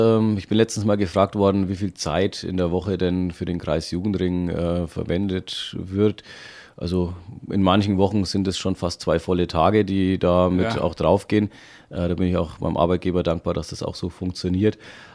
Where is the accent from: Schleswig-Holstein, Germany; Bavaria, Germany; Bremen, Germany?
Bavaria, Germany; Speichersdorf; Habe auch meine Frau hier in Oberfranken ganz nah in meinem Heimatgemeinde Speichersdorf gefunden. Und ja, wir sind glücklich hier